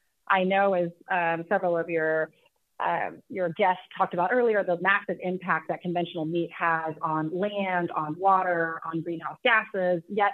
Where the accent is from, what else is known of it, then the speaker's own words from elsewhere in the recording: Texas, United States; So I am from Texas, and I love meat